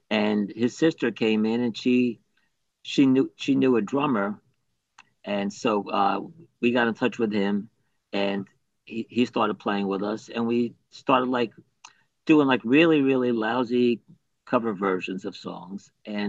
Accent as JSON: {"language": "English", "town": "New Milford", "region": "New Jersey", "country": "United States", "tie": "born or raised there", "said": "You know, my hometown, New Milford, had, you know, quite a few bands at that point already that were kind of like doing semi well."}